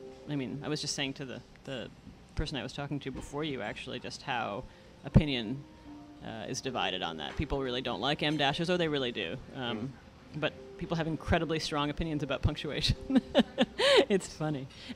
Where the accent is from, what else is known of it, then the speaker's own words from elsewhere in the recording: Toronto, Ontario, Canada; I grew up in Toronto from when I was, like, 2 until I went to college.